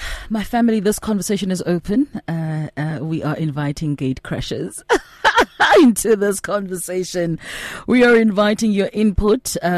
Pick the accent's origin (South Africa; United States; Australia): South Africa; Because besides being South African, besides being millennial, besides being maybe Gen X